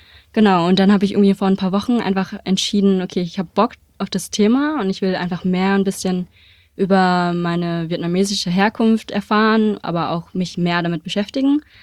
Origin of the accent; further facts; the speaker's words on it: Berlin, Germany; Ich bin hier in Berlin aufgewachsen